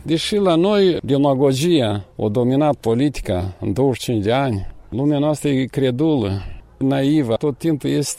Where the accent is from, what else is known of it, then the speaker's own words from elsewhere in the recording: Sirota, Moldova; Sentimentul ăsta că aici te-ai născut, aici e pământ